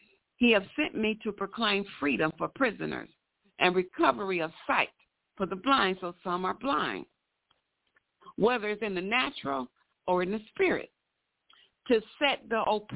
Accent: Michigan, United States; You know, if they say, where are you from? I normally say Michigan.

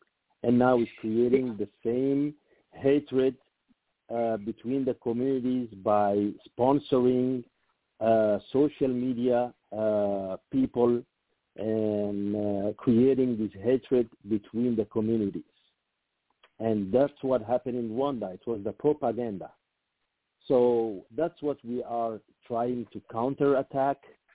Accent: Djibouti; I am from the Arab community and the Afar community

